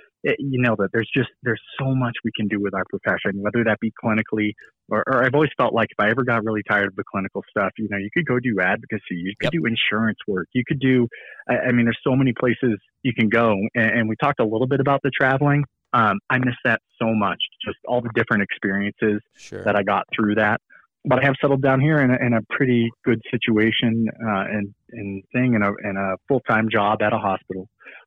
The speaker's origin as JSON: {"language": "English", "town": "Boston", "region": "Massachusetts", "country": "United States", "said": "So we'd often go back to New England in the summer. I'm from Boston area."}